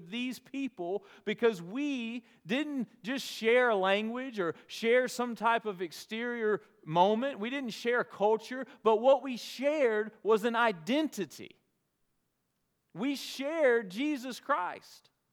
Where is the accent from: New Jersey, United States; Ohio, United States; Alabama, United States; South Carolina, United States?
Alabama, United States; Dothan; the kind of party that we all went to on Friday nights and Saturday nights growing up in Dothan, Alabama.